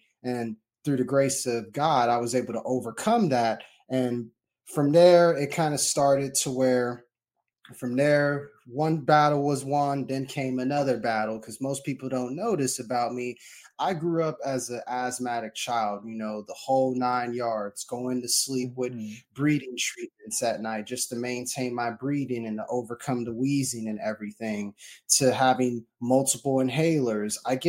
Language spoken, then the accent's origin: English; Corpus Christi, Texas, United States; I was born and raised, of course, in Corpus Christi, Texas, which is my hometown.